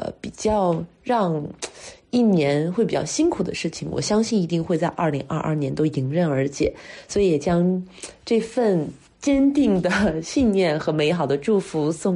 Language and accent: Chinese; China; 实际上在我们中国人的传统习俗当中呢，就是过了腊八就是年。